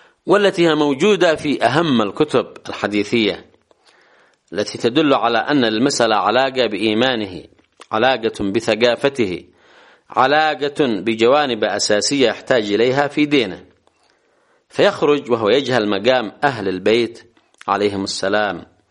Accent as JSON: {"language": "Arabic", "country": "Yemen", "said": "سواء عندنا في اليمن أو في السعودية"}